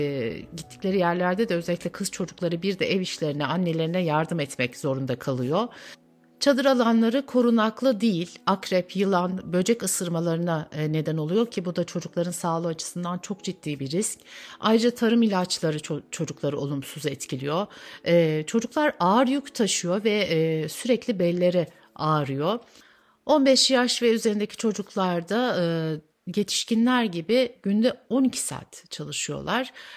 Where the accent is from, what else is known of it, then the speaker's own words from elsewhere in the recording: Eyyubiye, Şanlıurfa, Turkey; now in Malatya, Turkey; Urfa'nın Eyyubiye ilçesinden Malatya'ya geldim. Kürdüm. 70 yaşındayım.